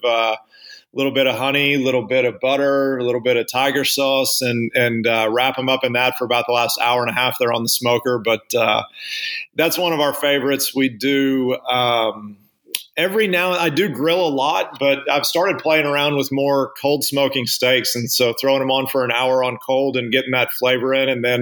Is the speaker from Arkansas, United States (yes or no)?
yes; Arkansas, United States; So my wife and I are from Arkansas originally. I grew up in Arkansas and we moved out here in 2003